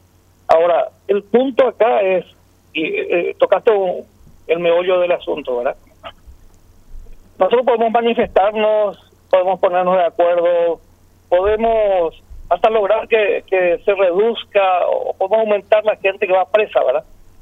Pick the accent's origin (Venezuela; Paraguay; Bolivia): Paraguay; como ciudadanos paraguayos.